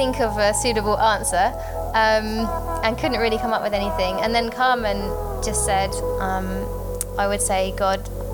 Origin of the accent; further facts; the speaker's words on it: South England, United Kingdom; moved away as an adult; now in Australia; so I'm from England on the south coast, and I've been in Australia since April this year.